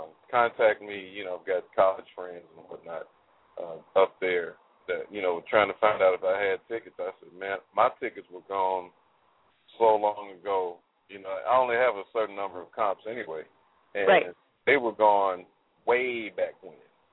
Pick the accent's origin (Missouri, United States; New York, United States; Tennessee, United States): Tennessee, United States; Memphis; also born or lived in Chicago / Atlanta; now in Nashville, United States; And my hometown is Memphis, Tennessee, and that will always be number one just because that's home. But I've lived in Atlanta. I've lived here in Nashville.